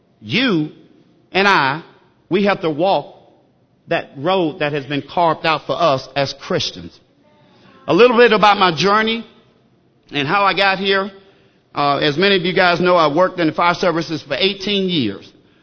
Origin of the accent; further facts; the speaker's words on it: Newnan, Georgia, United States; I don't talk like everybody else. I'm from Noonan, Georgia, so a little country gonna come out.